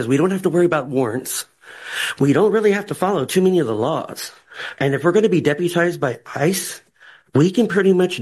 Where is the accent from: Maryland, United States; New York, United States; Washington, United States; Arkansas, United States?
Washington, United States; Seattle; I'm from Seattle.